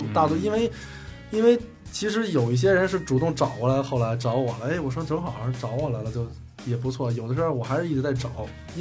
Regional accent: Beijing, China; 后来就不想在北京待了，也不知道为什么，可能从小在这长大，觉得大学该出去溜达溜达去了，然后呢就到去外地上学去了。

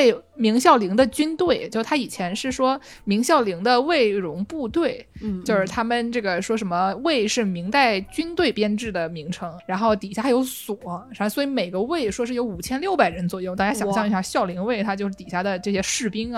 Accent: Nanjing, Jiangsu, China; 反正我们南京人小时候很多都喝

